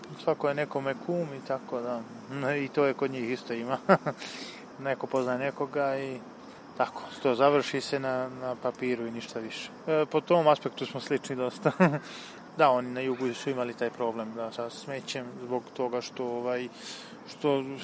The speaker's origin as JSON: {"language": "Serbian", "region": "Zlatibor District", "country": "Serbia", "said": "Sa Zlatibora sam, pa smo gore obaj počeli to odvajanje smeća pre možda godinu i po dve"}